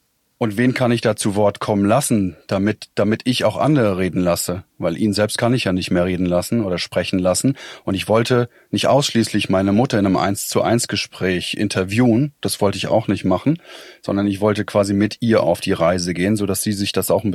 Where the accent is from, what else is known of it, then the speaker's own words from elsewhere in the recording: Weinheim, Baden-Württemberg, Germany; hier aus meiner Heimatstadt, aus Weinheim